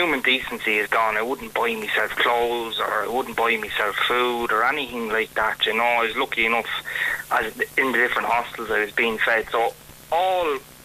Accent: Ireland; I think we're in danger here of nearly accepting it as much as us Irish tend to accept alcohol

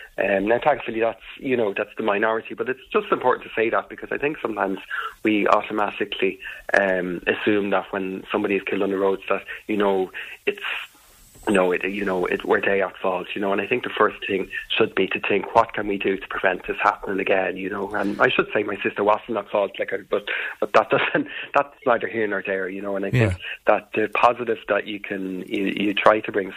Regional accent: County Dublin, Ireland; We're originally from North County Dublin near Donal

